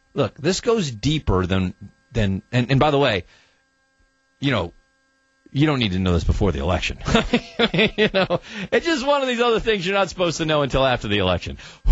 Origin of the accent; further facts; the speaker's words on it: United States; simply because I'm an American.